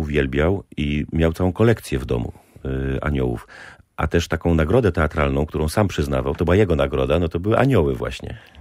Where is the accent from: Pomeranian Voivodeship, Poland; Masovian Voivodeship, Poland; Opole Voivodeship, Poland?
Pomeranian Voivodeship, Poland; Kościerzyna; also born or lived in Staszów; Tak, ale już w wieku 3 lat, kiedy ja miałem 3 lata, wróciliśmy do Kościerzyny. No i tam spędziłem młodość